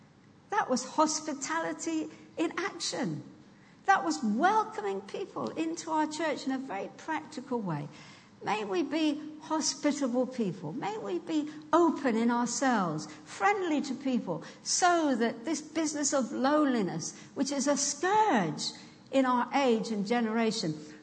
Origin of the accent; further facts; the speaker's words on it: Dorchester, South West England, United Kingdom; I was born in Dorset. Dorchester is my home, and we are twinned in Dorchester with Bayeux. And so I grew up with the Bayeux Tapestry.